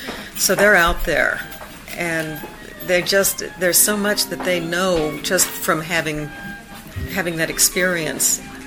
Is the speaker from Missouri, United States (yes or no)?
yes; Independence, Missouri, United States; I grew up in Independence, Missouri, and my teacher played the organ at Harry Truman's wedding